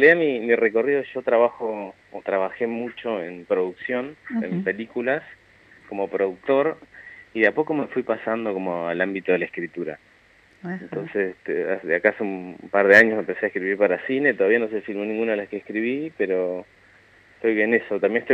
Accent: Sierra Grande, Río Negro, Argentina; moved away as an adult; yo nací y me crié en Sierra Grande, viví hasta los 18 años

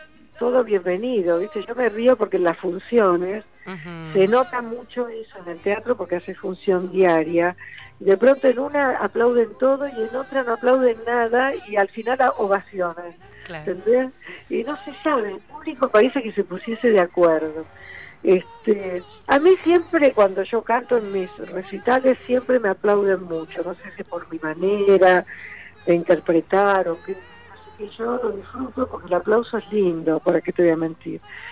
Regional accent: Argentina; also born or lived in France; yo cuando volví sentí que hice bien en volver porque yo soy acá, soy argentina

